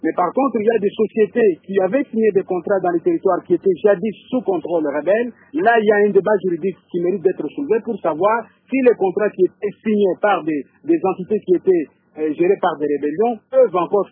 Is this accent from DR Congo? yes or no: yes; Kasaï, DR Congo; Je suis du Kassai.